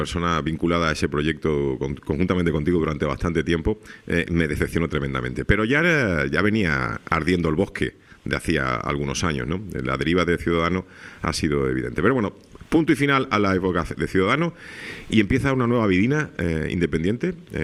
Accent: Seville, Andalusia, Spain; born there; now in Canary Islands, Spain; yo no nací aquí en Canarias, nací en Sevilla

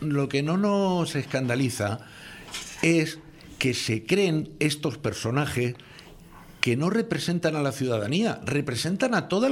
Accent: Canary Islands, Spain; Como canario y como ciudadano de aquí, como padre y como ser humano, me molesta.

